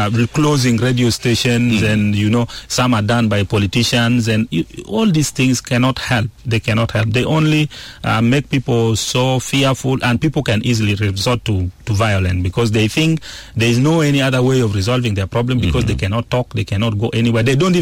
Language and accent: English; South Sudan; when they move outside the country, people, when you say I'm from South Sudan, the way people, you know, sometimes they even make a comment